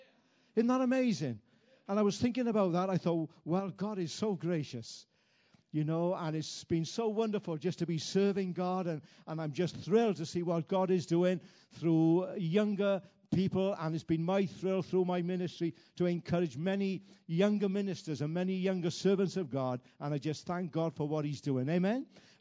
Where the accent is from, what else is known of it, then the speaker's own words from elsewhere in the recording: Wales, United Kingdom; because I come from Wales, a wonderful country, by the way.